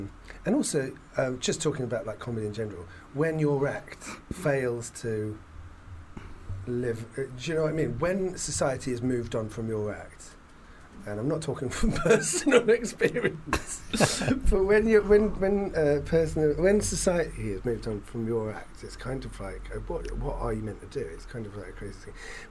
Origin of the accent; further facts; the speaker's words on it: London, United Kingdom; I was brought up in London